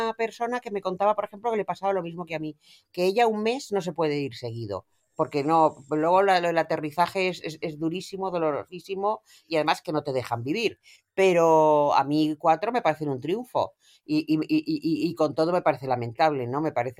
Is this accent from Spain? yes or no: yes; Spain; estoy muy orgullosa como española